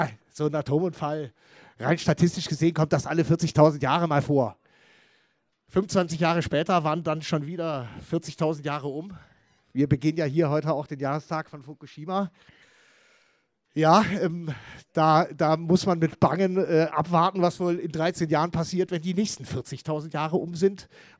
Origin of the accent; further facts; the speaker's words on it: Schönau im Schwarzwald, Baden-Württemberg, Germany; Ich komme aus dem Südschwarzwald, aus Schönau im Schwarzwald.